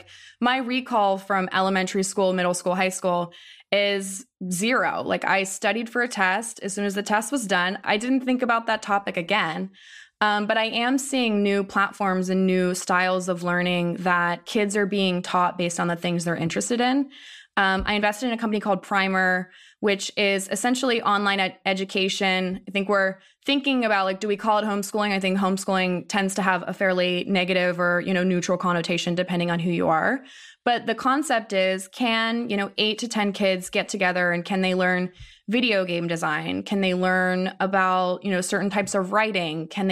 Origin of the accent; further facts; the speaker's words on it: Ohio, United States; I mean, I grew up in Ohio